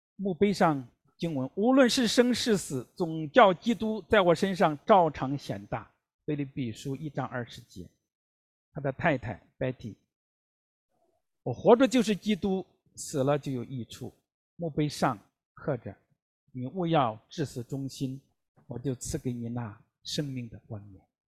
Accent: Henan, China; 我老家是河南的

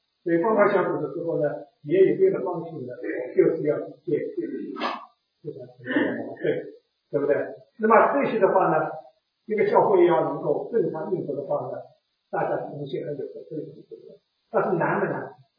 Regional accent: China; 还是特别是我们中国人啊

